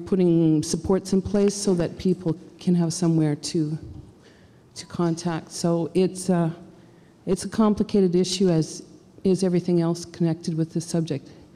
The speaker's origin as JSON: {"language": "English", "region": "Northwest Territories", "country": "Canada", "said": "I'm from the Northwest Territories."}